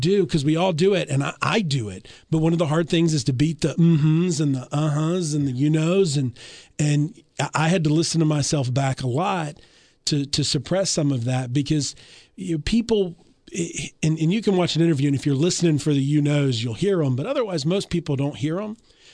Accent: Alabama, United States; I joke to some people that little do people know that I'm an introvert from Alabama, you know?

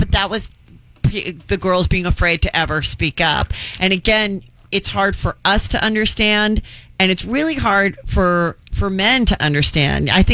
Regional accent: Los Angeles, California, United States; I grew up in Woodland Hills, Calabasas area of LA.

